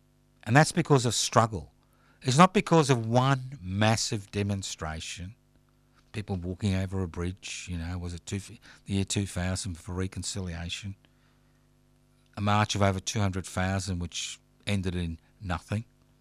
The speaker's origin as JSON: {"language": "English", "country": "Australia", "said": "I love living in Australia, not because I was born here, because... See, the great thing about being an Australian"}